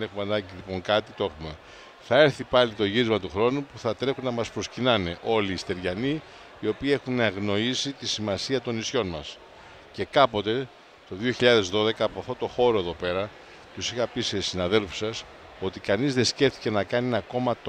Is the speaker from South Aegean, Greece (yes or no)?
no; Chios, North Aegean, Greece; Εγώ είμαι Χιώτης.